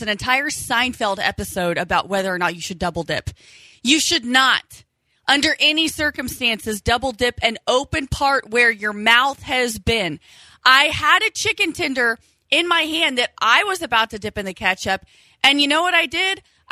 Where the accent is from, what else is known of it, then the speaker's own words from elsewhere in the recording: Terre Haute, Indiana, United States; I'm from Terre Haute, Indiana. And I know not to double dip.